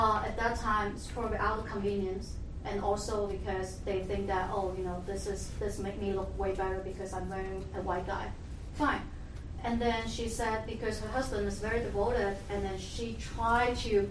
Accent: China; So I came from China, and that's a totally godless environment, you know, pretty much after the Cultural Revolution.

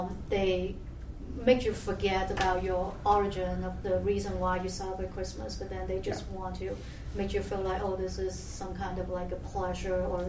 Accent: China; So I came from China, and that's a totally godless environment, you know, pretty much after the Cultural Revolution.

